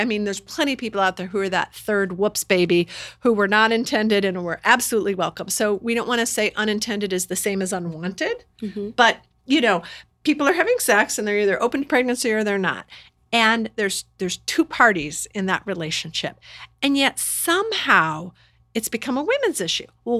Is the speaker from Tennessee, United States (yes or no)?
no; Indiana, United States; I just grew up, I'm from Indiana. I didn't grow up in a particularly radical environment.